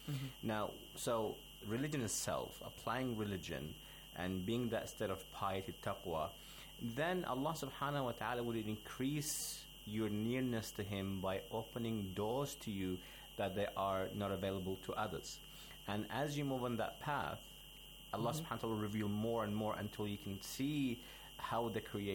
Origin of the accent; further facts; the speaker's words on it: Australia; I'm from Australia, but originally my parents are Arabs, so alhamdulillah, I got the blood in me. And I'm almost 8 years in the seminary of Qom as well.